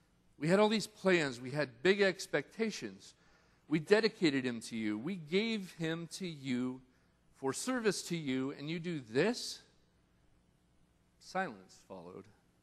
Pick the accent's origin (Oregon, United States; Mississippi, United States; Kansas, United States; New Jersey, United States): Kansas, United States; I wouldn't know what to do because I grew up here in Kansas.